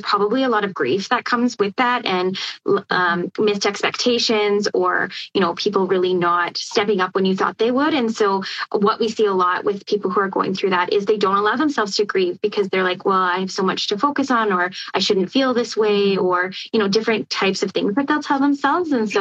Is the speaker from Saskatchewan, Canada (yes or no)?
yes; Saskatchewan, Canada; now in Lethbridge, Canada; I'm from Saskatchewan. So we don't have any family where we're at.